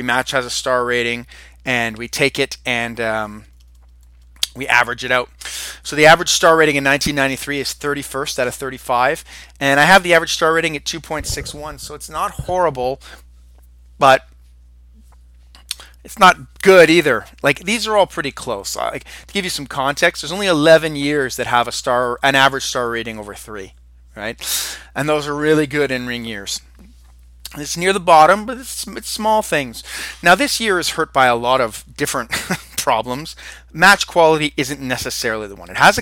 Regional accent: Canada; I'm from Canada

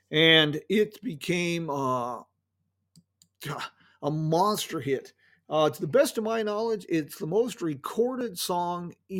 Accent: Arizona, United States; also born or lived in Virginia; I was a little young to remember it, but we came out from Virginia to Arizona, and a lot of that trip was on Route 66. The summer of 1966, we moved to Arizona, and I learned to ride a bicycle on an old alignment.

